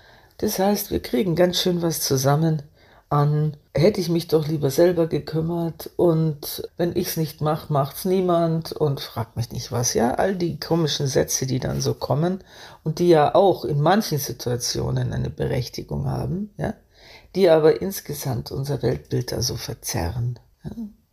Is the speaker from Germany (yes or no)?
yes; Bavaria, Germany; Bei uns in Bayern